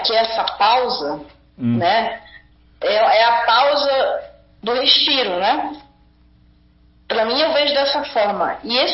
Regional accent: Amazonas, Brazil; Aonde eu vou para o rio da minha infância, né, no Amazonas, onde eu passei toda a minha infância, no meio da floresta.

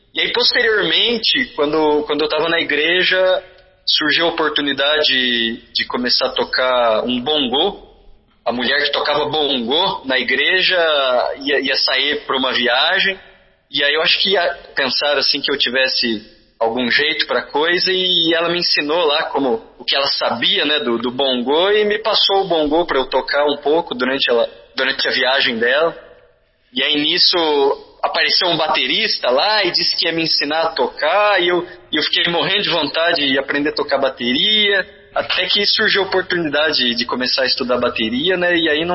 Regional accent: Campo Mourão, Paraná, Brazil; eu sou mais aqui do interior, eu sou de Campo Mourão.

